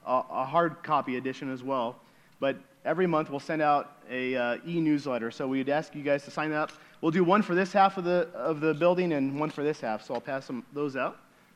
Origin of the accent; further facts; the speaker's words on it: Tucson, Arizona, United States; also born or lived in California; And we're originally from Tucson, Arizona, and it's pretty warm in Tucson, Arizona. And then we've been in California the last 5.5 years.